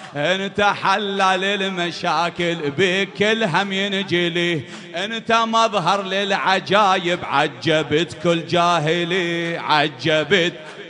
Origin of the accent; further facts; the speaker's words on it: Karbala, Karbala Governorate, Iraq; انا الليله ضيف من كربلاء جايك ها ابوي.